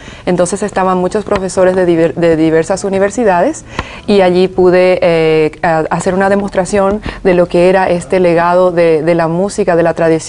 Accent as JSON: {"language": "Spanish", "country": "Paraguay", "tie": "born there", "moved": "yes", "said": "Nací en Paraguay y pues viví en muchísimos países. Entonces, a través de vivir en tantos países es que pude aprender todos estos idiomas. Yo hablo 7"}